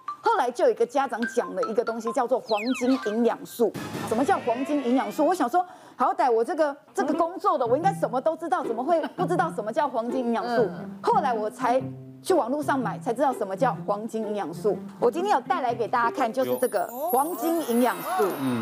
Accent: United States; 因为我就自己觉得我是美国人，所以我们家的全部都是走美式的饮食风格。

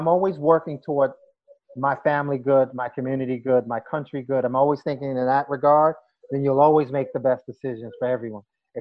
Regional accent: Bushwick, New York, United States; But I was born and raised in Bushwick, but Bed-Stuy, my formative years have been here.

